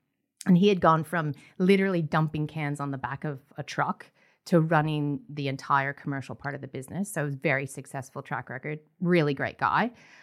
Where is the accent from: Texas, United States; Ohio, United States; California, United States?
Ohio, United States; So I grew up in the Midwest.